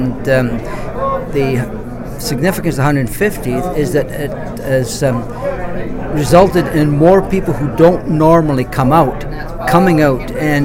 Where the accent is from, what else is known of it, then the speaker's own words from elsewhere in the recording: Scotland, United Kingdom; although I'm Scottish, I'm not a fisherman at all